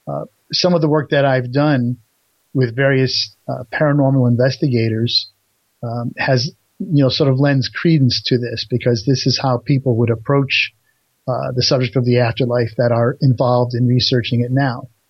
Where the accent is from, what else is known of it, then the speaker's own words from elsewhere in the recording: New England, United States; I'm not a native Buckeye. I mean, I grew up in New England